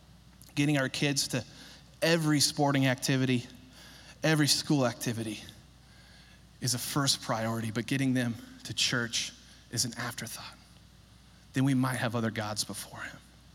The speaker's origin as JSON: {"language": "English", "region": "California", "country": "United States", "tie": "born or raised there", "also_born_or_lived": "Alabama", "said": "I'm from Northern California. I grew up in the East Bay Area, 20 years of my life"}